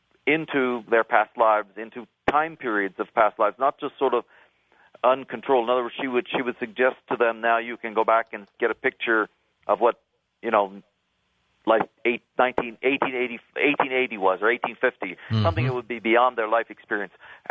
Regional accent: United States; moved away as an adult; So although I was born in America and, you know, until I was 20 years old, lived always in the United States

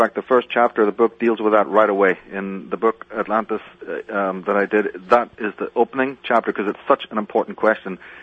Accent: Ireland; I'm part Indian, by the way. You mentioned I'm from Ireland

